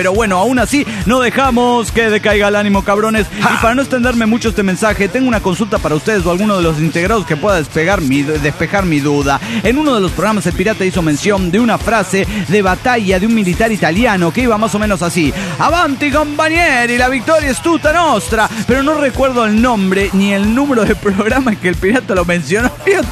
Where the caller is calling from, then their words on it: Guerrero, Mexico; de Guerrero, México.